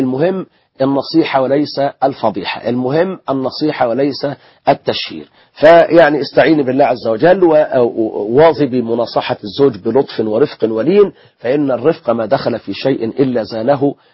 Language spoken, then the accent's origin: Arabic; Egypt